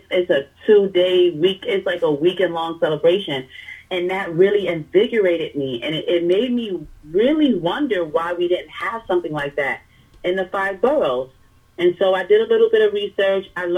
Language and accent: English; New York City, New York, United States; I am a Harlem native, born and raised in Harlem, New York.